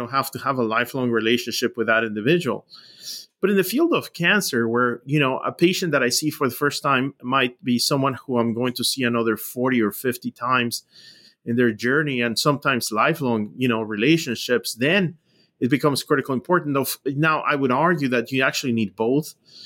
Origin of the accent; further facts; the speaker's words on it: Mexico; I grew up in Mexico, and I decided I want to go into medicine.